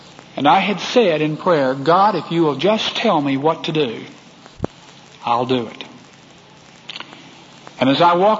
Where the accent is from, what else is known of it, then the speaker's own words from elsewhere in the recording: Texas, United States; accent: Texas; I turned to her with my very Texas accent